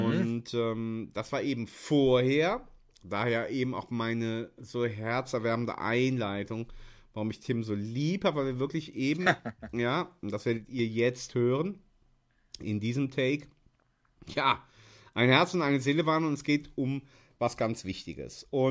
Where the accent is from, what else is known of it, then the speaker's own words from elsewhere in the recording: Rhineland, Germany; ich bin Rheinländer, ich kann das Wort nicht aussprechen